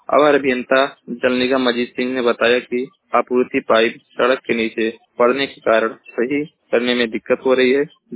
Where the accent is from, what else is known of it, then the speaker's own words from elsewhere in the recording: Maharajganj, Uttar Pradesh, India; मैं जिला महाराजगंज का निवासी हूँ।